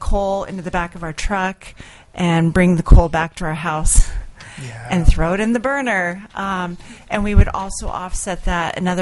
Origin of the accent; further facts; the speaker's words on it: Fairbanks, Alaska, United States; growing up in Fairbanks, this is a really nice snapshot of our history.